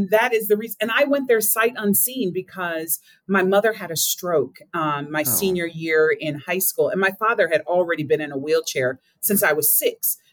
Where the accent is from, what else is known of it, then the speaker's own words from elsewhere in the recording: Racine, Wisconsin, United States; My home is Southeast Wisconsin. I'm from Racine, and I vowed that I was never coming back to Wisconsin because first generation African American, low income